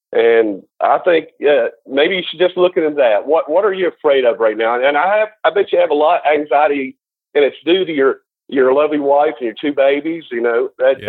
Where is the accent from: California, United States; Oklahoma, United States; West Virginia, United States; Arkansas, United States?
West Virginia, United States; moved away as an adult; I mean, I'm from West Virginia, the home of the, you know